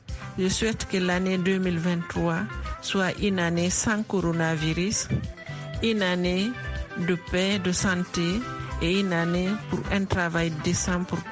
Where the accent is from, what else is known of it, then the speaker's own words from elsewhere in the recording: Conakry, Guinea; Je suis de Conakry … présidente du réseau africain des travailleurs domestiques.